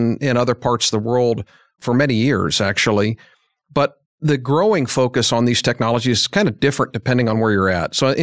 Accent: Midwest, United States; much earlier than I remembered growing up in the Midwest.

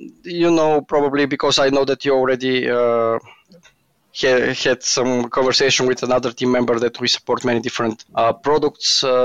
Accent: Sofia, Sofia City, Bulgaria; I work from Bulgaria. I'm from Bulgaria, and I work from the from Sofia, Bulgaria.

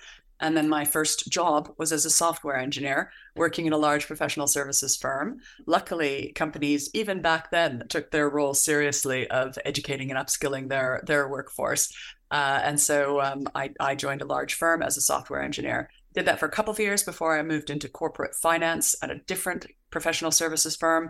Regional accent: Canada; I had been living in the US, although I'm Canadian

